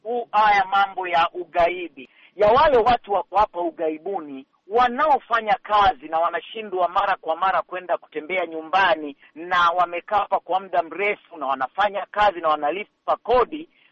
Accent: Kenya; moved away; wale wanatujua sisi tunatoka Kenya, maanake huwa tunajigamba. Hatujifichi nyumbani, east west, nyumbani ni Kenya.

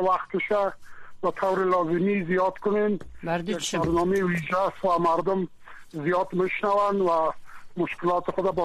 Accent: Afghanistan; ما افغان هستیم

